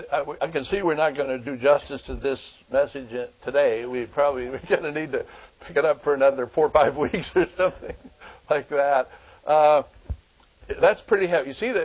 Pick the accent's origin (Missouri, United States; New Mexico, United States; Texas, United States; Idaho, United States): Idaho, United States; Well, it's a little lot like growing up in Idaho was for me when I was a boy.